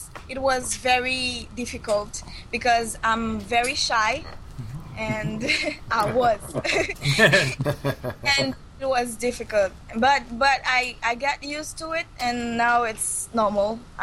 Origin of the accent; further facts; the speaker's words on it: Haiti; I am from Haiti, and I live there.